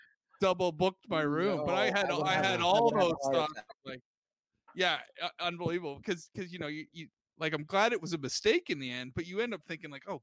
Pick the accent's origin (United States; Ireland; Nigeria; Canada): Canada; now in United Kingdom; But I grew up in Canada, and we don't even lock our doors. So I actually, when I got unleashed on the world, or when I moved to Britain and became a stand-up comedian